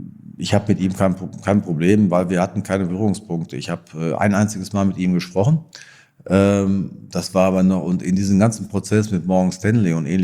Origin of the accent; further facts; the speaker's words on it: North Rhine-Westphalia, Germany; accent: Sauerland dialect; Also haben die Gläubiger einfach auf meinen Sauerländer Dialekt vertraut